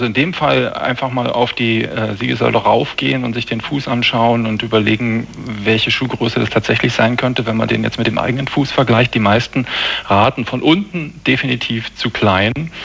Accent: Berlin, Germany; Man lernt Berlin als Berliner neu kennen mit neuen Augen

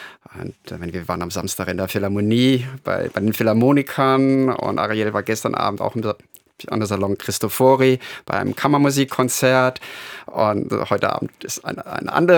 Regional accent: Germany; Es ist meine Heimat, wo ich aufgewachsen bin.

